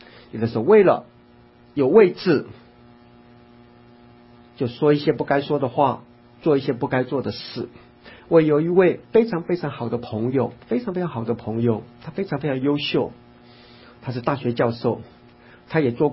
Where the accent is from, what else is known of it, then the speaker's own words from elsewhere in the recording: United States; 连我从美国来的一来也知道他多么害怕